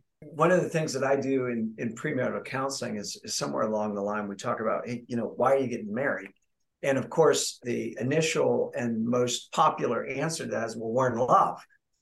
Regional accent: Miami, Florida, United States; Yeah, I am actually from South Florida. I grew up in Miami.

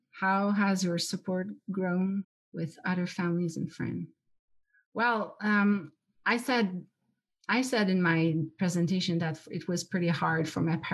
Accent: Quebec, Canada; first language French; English is a second language; I didn't say at the beginning of my presentation, but English is not my first language. I'm a French frog, as we say in Quebec.

